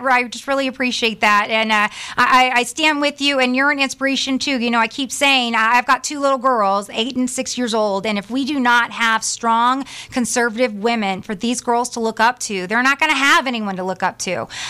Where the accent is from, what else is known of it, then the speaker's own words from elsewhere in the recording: California, United States; But I am a Californian at heart, a San Francisco Bay Area Californian.